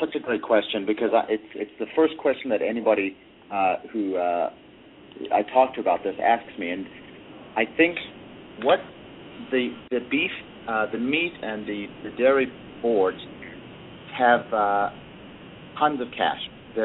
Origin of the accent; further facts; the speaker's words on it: South Africa; moved away; also born or lived in Alberta; And growing up in South Africa, you know, there's a lot of meat being eaten there as well. I ate a lot of meat in my childhood.